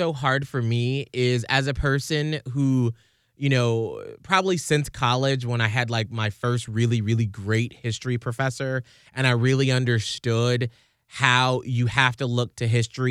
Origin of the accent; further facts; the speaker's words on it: United States; And it's because we all agree to this contract of being American citizens, that this is how we conduct ourselves in our country, and this is what we agree to.